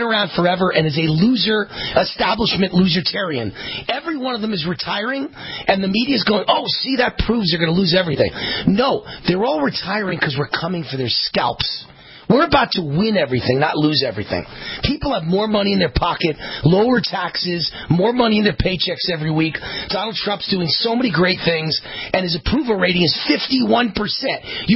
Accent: New York, United States; except they know I'm Jewish and I'm from New York and I went to Columbia University and I grew up and went to an all-black high school.

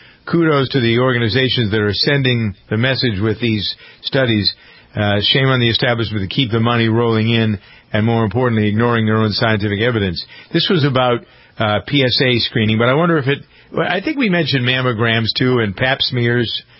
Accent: Boston, Massachusetts, United States; I want to have you give me, because I'm from Boston.

